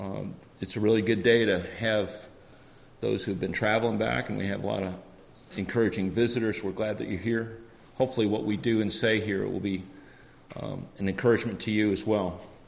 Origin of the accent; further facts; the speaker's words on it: Oregon, United States; And out west, where I grew up out in Oregon, you called a soft drink a pop.